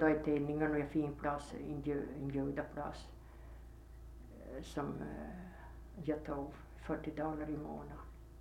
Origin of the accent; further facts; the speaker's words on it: Närpes, Ostrobothnia, Finland; Vi var 3 flickor från Närpes.